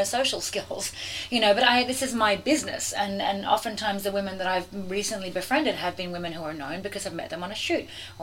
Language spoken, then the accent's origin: English; Australia; now in United States; I'm the Aussie girl who has been kindly hosted by the US